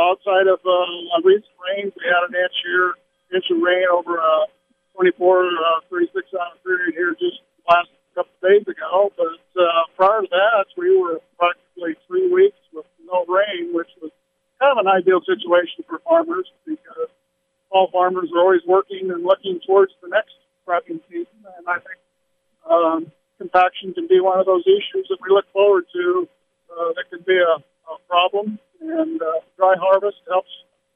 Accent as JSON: {"language": "English", "town": "Rose Hill", "region": "Iowa", "country": "United States", "said": "I'm from Rose Hill, Iowa, southeastern Iowa, Madison County."}